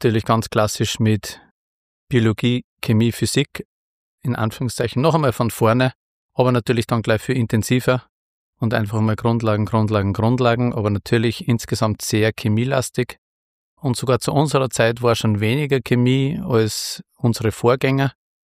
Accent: Salzburg, Austria; now in Upper Austria; Ich bin aufgewachsen, ganz klassisch am Land, 15 Kilometer von Salzburg entfernt, auf 770 Meter Seehöhe.

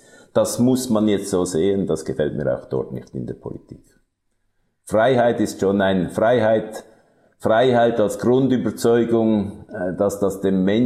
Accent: Zurich, Switzerland; Ich komme eigentlich auch aus einer Täuferfamilie, aus mennonitischem Hintergrund. Aber ich bin im Kanton Zürich aufgewachsen und dort gibt es keine Täufergemeinden mehr.

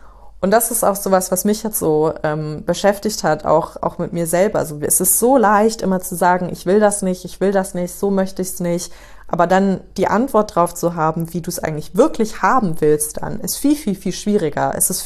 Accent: New York, United States; also born or lived in Frankfurt; Ich bin ja in New York aufgewachsen, also für die, die mich nicht kennen, ich bin ursprünglich aus Frankfurt, also in Frankfurt geboren, aber in New York aufgewachsen. Und Amerika ist für mich so eigentlich mein Heimatland.

